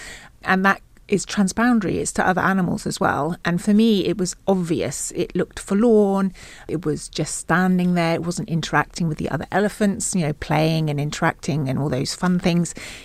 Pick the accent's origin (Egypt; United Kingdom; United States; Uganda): United Kingdom; And whilst I'm very British traditionally, I have been exposed to and therefore, I think, influenced by many different cultures.